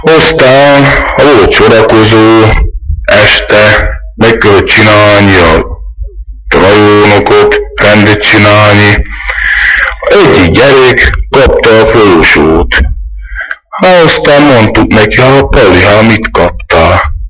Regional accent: Veľký Lég, Trnava Region, Slovakia; 22 éves. Itt születtem nagy légén, itt is nyíltem föl, itt jártam iskolába.

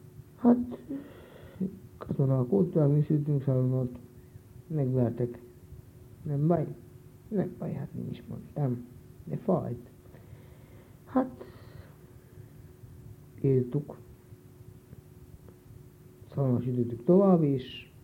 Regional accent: Hungary; én paraszt voltam, parasztnak születtem, és hozzá magyar.

